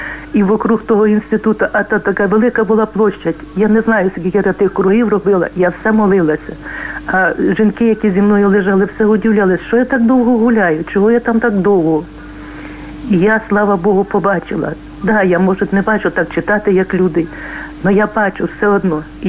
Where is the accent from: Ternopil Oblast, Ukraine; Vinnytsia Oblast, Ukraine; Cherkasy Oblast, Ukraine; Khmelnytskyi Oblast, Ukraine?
Khmelnytskyi Oblast, Ukraine; born there; я народилась на Хмельниччині, їздила ж в Гречани в костьол.